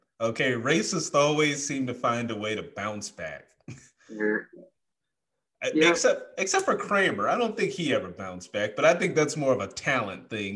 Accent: Mississippi, United States; I grew up in Mississippi, so I've heard some real humdingers for excuses for racism.

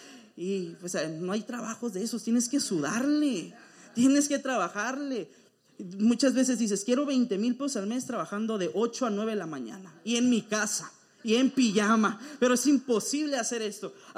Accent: Tamaulipas, Mexico; born there; now in Tijuana, Mexico; Y ahorita estoy en Tijuana, donde los tacos son tan ricos y la carne asada, todo está delicioso aquí. Amo Tijuana, me encanta Tijuana, pero soy tamaulipeco de nacimiento.

